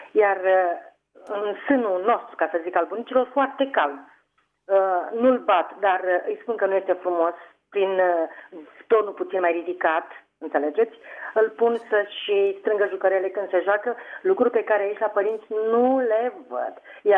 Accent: Găiești, Dâmbovița, Romania; sunt din Găiești și sunt o bunicuță.

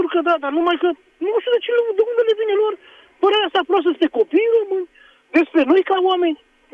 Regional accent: Romania; de ce sunt ei așa, am părerea așa proastă despre ei ca român?

